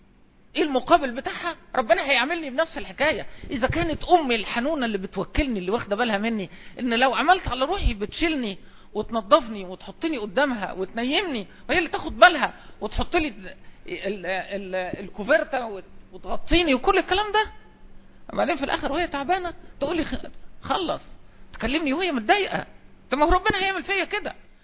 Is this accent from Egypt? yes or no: yes; Asyut, Asyut Governorate, Egypt; أنا رجل صعيدي يعني أصلا من أسيوط يعني